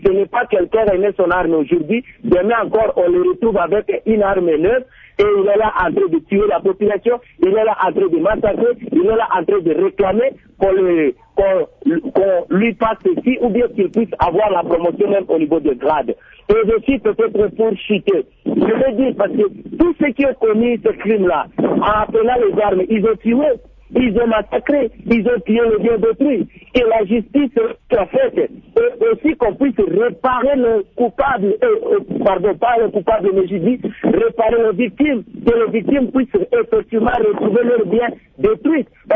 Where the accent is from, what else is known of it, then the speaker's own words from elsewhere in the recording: Ituri, DR Congo; chez nous, en Ituri